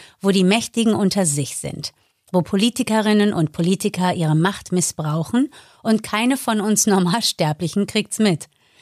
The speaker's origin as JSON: {"language": "German", "country": "United States", "said": "zum Beispiel in die USA, mein Heimatland"}